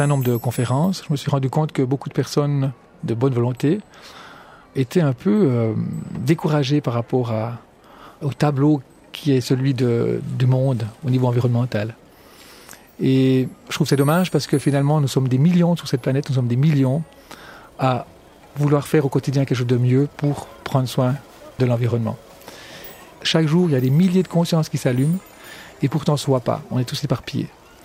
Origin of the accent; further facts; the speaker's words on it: Jura, Switzerland; now in La Chaux-de-Fonds, Switzerland; j'ai 46 ans, je suis jurassien d'origine